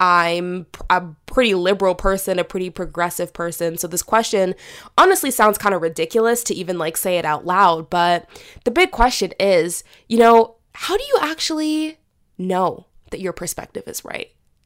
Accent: Canada; I'm from Canada

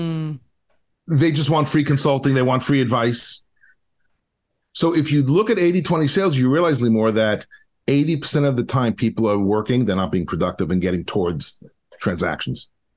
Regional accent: Brooklyn, New York, United States; accent: Brooklyn; now in Bel Air, United States; Brooklyn to Bel Air is also, though, my journey from blue collar to white collar. So I grew up in a family-owned business called Atlas Floral Decorators.

